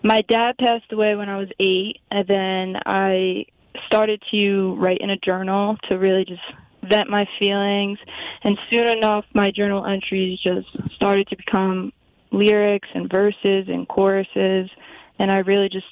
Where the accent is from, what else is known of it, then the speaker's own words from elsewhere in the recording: New York, United States; I'm from Mayapack, New York.